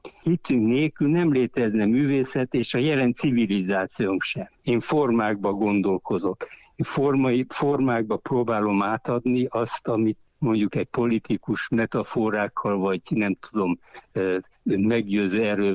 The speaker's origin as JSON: {"language": "Hungarian", "country": "Romania", "moved": "yes", "lives_now": "Hungary", "said": "Főleg itt Ajkán, meg itt Magyar-Polányban, amit áttelepünk, mert én erdélyi vagyok, és a 89-ben jöttem át"}